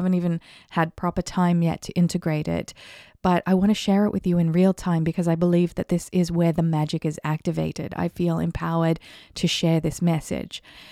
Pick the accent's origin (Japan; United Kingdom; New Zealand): New Zealand; born there; I was born in New Zealand, which is on the other side of the world near Australia